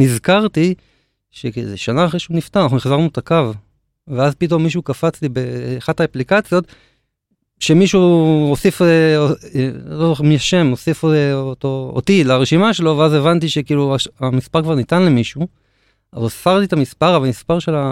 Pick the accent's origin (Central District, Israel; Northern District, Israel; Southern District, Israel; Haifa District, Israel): Haifa District, Israel; Haifa; also born or lived in Africa; אני מחיפה.